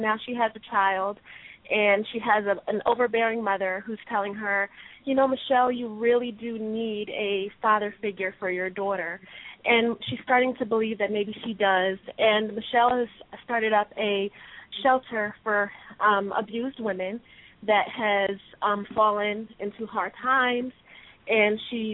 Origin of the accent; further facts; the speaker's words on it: Rockport, New Jersey, United States; Well, like I told you, I'm from Rockport, New Jersey. I am a mom, a wife.